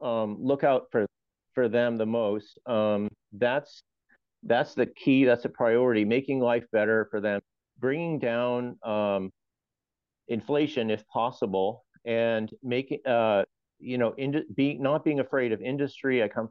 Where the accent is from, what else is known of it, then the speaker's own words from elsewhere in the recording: Portland, Maine, United States; I was born and raised in Portland, and I grew up here in Cumberland County, York County, and the Maine people.